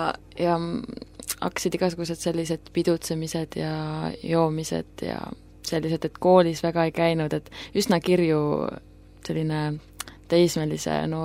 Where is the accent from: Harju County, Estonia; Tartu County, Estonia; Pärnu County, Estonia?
Pärnu County, Estonia; Õigemini poot, siis ma olen maal pärit tegelikult.